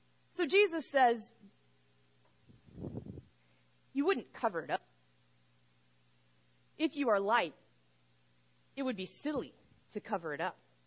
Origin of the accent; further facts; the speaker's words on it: Oklahoma, United States; I grew up in Oklahoma, and so my Georgia history is really bad.